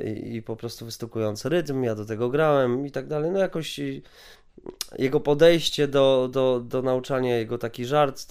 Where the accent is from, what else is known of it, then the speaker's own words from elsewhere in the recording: Łódź, Łódź Voivodeship, Poland; Ja wychowałem się na takim osiedlu, że już nie będę mówił jakim tutaj na terenie Łodzi, ale no dosyć trudnym